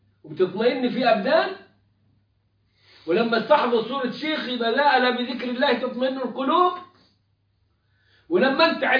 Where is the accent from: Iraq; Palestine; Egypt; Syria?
Egypt; كان عندنا في مصر سفير الامريكي